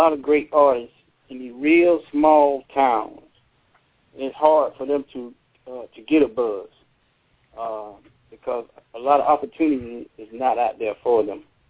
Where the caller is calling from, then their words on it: Shelton, Georgia, United States; I'm calling from Shelton, Georgia. I'm calling from a very small town.